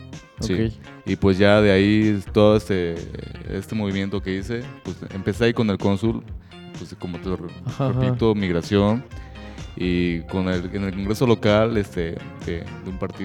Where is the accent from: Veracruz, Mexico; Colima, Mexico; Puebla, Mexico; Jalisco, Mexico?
Veracruz, Mexico; pues vengo del estado de Veracruz, estudié en la ciudad de Veracruz, en una universidad particular